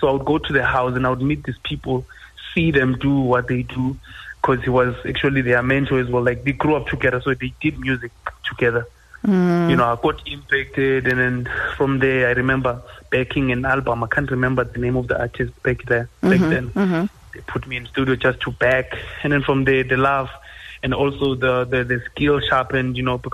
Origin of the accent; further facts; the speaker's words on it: Makaya, South Africa; growing up in Makaya, we were always told that you can never sit on a chair kunabantu abadala